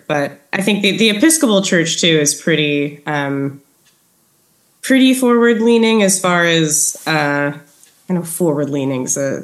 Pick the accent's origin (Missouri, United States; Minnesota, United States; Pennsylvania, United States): Pennsylvania, United States; Bethlehem; So growing up Moravian was something that not a whole lot of people outside of Bethlehem were familiar with.